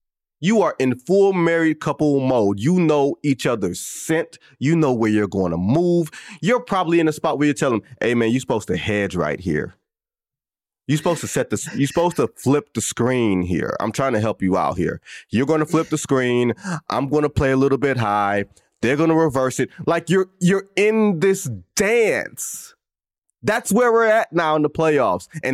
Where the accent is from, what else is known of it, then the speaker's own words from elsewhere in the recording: Detroit, Michigan, United States; a Detroit guy. The West Side Detroit guy. I'm from the East Side. We kick it a little different.